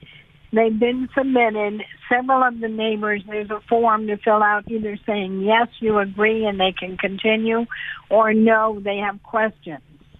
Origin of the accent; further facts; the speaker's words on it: Royal Palm Beach, Florida, United States; I'm from Royal Palm.